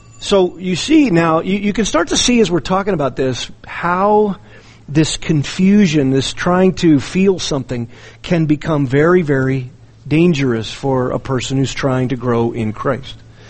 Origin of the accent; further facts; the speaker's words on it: California, United States; I grew up in Southern California, so I kind of watched it happen.